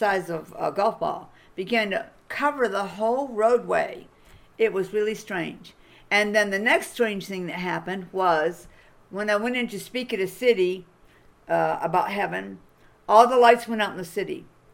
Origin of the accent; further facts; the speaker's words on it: East Coast, United States; Because I'm from the East Coast, and we were on the West Coast.